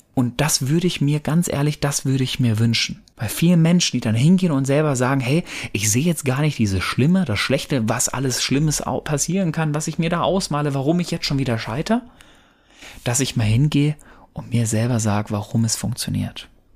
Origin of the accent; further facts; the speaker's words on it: North Rhine-Westphalia, Germany; Ich komme ja ursprünglich aus dem Pott